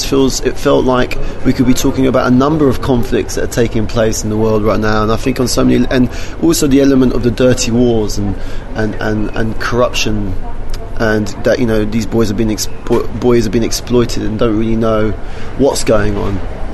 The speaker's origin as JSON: {"language": "English", "region": "London", "country": "United Kingdom", "tie": "born or raised there", "also_born_or_lived": "France", "said": "But I'm French born, London. I'm a Londoner. We spoke French at home."}